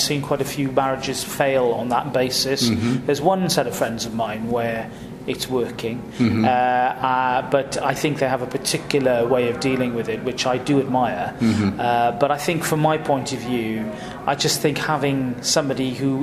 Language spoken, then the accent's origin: English; Llanelli, Wales, United Kingdom; I'm from a place called Llanelli, which is right on the edge of the coalfield of industrial South Wales, an industrial town, a big tin plate town. Mm-hmm. I grew up amongst a forest of chimneys.